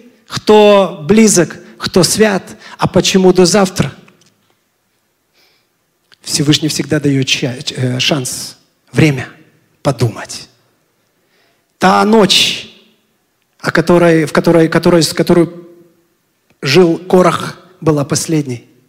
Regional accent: United States; тем более тогда, когда мы здесь выросли, в Америке, и у нас 100% знание английского, а у наших родителей его нет

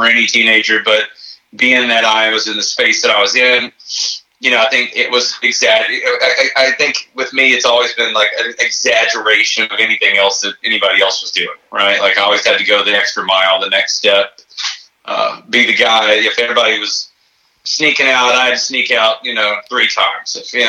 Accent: Dallas, Texas, United States; moved away as an adult; now in Tampa, United States; Originally I'm from Dallas, Texas, or the Dallas-Fort Worth area, really.

